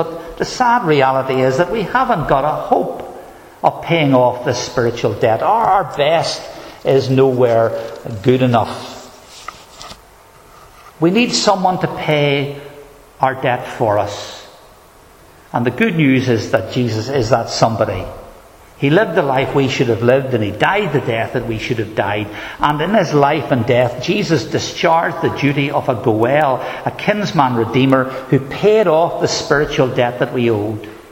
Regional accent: Northern Ireland, United Kingdom; And he's from England, and I'm from Northern Ireland

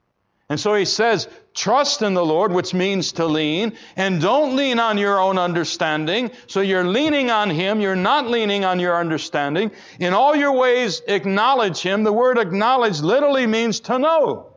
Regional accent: Pontiac, Michigan, United States; It was on the other side of Michigan by the Grand Rapids areas. I was from the Pontiac side, 2 hours away.

